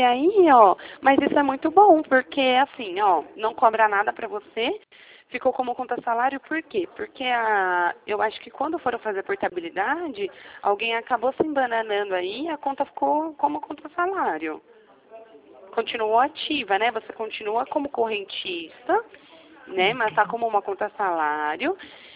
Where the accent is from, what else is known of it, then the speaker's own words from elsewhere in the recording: Jundiaí, São Paulo, Brazil; Eu sou de Jundiaí.